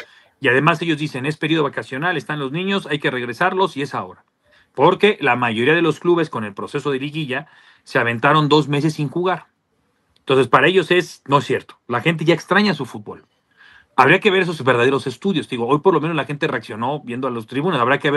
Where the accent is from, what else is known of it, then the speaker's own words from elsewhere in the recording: Spain; No, yo soy español.